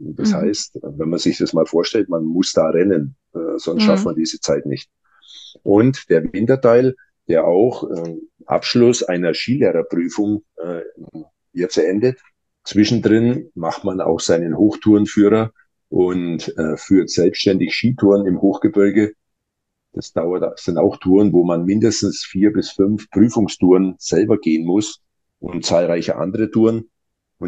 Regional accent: Bavaria, Germany; Ich komme aus Oberfranken.

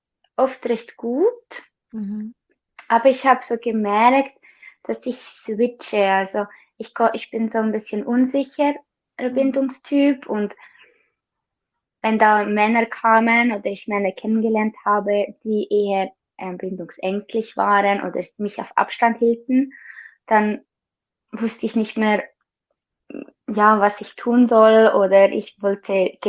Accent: Switzerland; ich komme aus der Schweiz, wohne in der Schweiz in einem kleinen Dorf.

